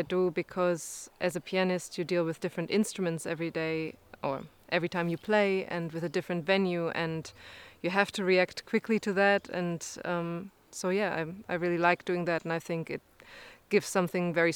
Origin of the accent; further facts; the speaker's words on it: Germany; I'm a pianist, and I'm from Germany.